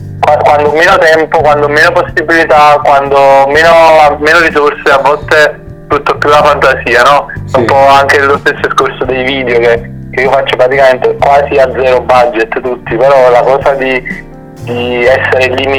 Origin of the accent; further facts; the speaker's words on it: Naples, Campania, Italy; e altro da napoletano puoi immaginare